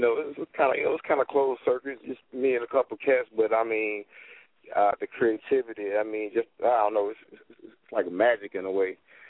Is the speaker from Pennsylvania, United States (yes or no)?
no; Memphis, Tennessee, United States; Well, I grew up in Memphis, so at the time when I was coming up, it was a lot of underground artists